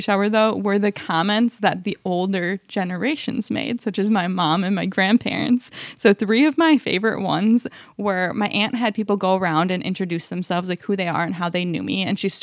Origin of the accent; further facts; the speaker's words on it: Wausau, Wisconsin, United States; But then it was in the middle of Wisconsin, in Wausau, Wisconsin. That's where my hometown is from.